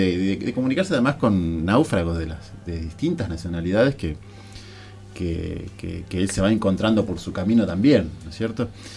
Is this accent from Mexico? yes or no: no; Argentina